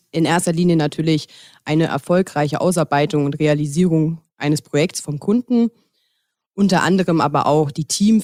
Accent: Rhineland-Palatinate, Germany; also born or lived in Cologne; Ursprünglich komme ich aus dem Westerwald. Oh, du schöner Westerwald. Mhm. Und ich habe tatsächlich auch ein paar Jahre in Köln gelebt, ja.

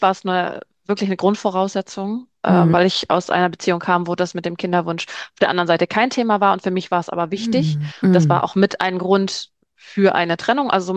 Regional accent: Bredstedt, Schleswig-Holstein, Germany; ich komme aus Bredstedt, das ist kurz vor der dänischen Grenze, also Schleswig-Holstein ganz, ganz hoch im Norden

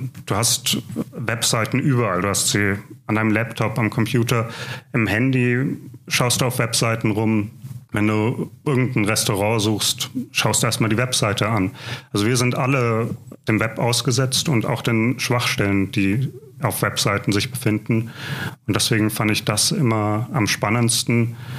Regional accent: Erlangen, Bavaria, Germany; Ich komme ursprünglich aus Erlangen

